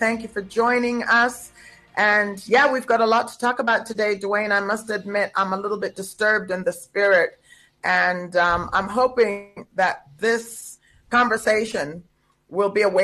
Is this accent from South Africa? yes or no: yes; South Africa; As a South African, This right is espoused under the Constitution.